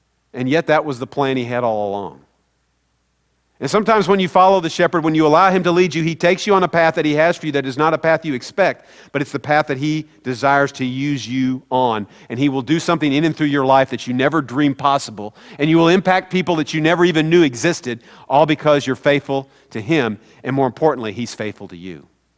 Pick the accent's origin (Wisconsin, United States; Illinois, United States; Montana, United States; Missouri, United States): Missouri, United States; I am from Missouri. So, you know, I'm a little stubborn.